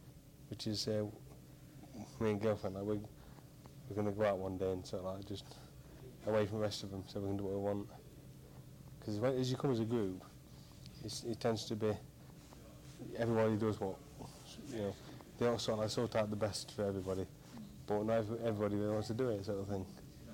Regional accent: Nottingham, East Midlands, United Kingdom; I'm from Nottingham in England, basically.

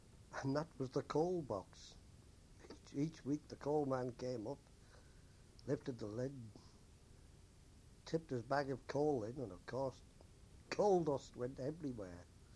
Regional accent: Douglas, Isle of Man; born there; I was born in Douglas on the Isle of Man, to me still one of the most beautiful places in the world. On the 22nd of February in 1920, just after the end of the First World War

